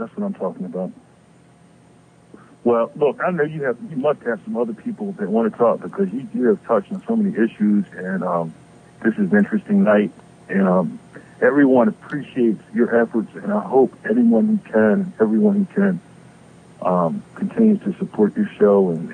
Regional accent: Northeast, United States; she's from Connecticut, you know, and I'm from the Northeast

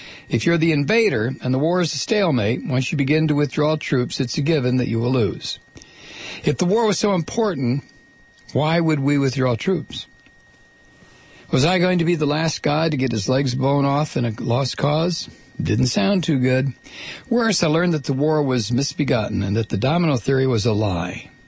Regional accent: Atlanta, Georgia, United States; I grew up in Atlanta and turned 18 in late 1968.

